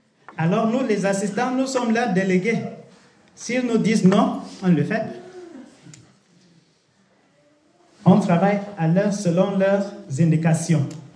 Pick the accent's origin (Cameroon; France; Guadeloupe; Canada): Cameroon; first language Amso; French is a second language; Alors, d'origine camerounaise, je suis de base de langue. Ma première langue, c'est l'amso. Bien. Et puis j'ai appris l'anglais à l'école et ensuite le français.